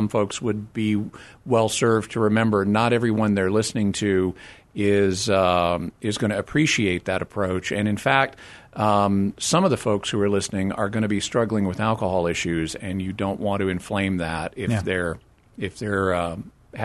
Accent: the South, United States; I mean, I grew up in, as I mentioned, I grew up in the South, and so I grew up in an environment that was somewhat skeptical of alcohol culturally

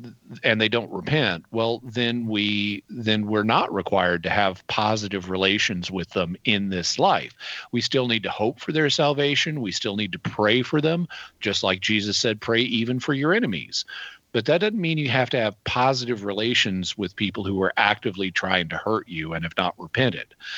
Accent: Fayetteville, United States; When I moved back to my hometown of Fayetteville, I was at Mass

